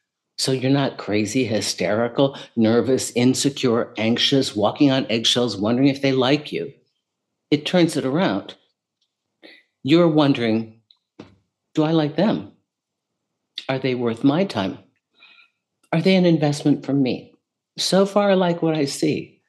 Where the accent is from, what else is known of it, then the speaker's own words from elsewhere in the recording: New York City, New York, United States; Now, I'm from New York City, and there's a lot of investment going on there.